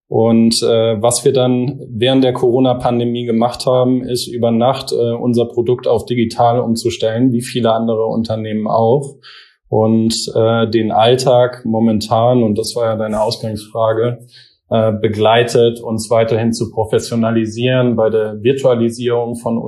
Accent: Mannheim, Baden-Württemberg, Germany; born there; dass ich hier in der Region zu Hause bin. Ich bin gebürtiger Mannheimer und mich der Metropolregion sehr verbunden fühle.

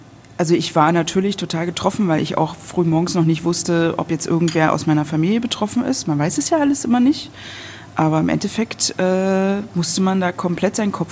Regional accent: Berlin, Germany; ich komme ja aus Berlin.

